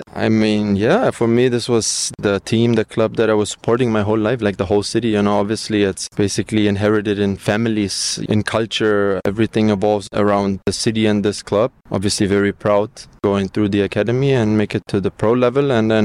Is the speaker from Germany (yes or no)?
yes; Berlin, Germany; So this is why I am German and American. And I was born in Berlin. I spent my whole life there, grew up there.